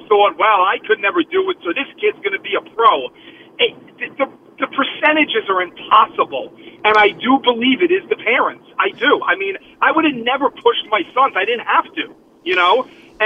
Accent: Brooklyn, New York, United States; I'm 55, and I grew up in Brooklyn, and I played roller hockey growing up

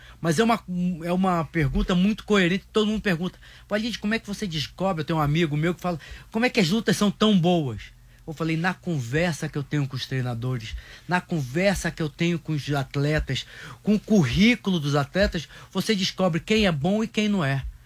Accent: São Paulo, Brazil; É, na minha terra.

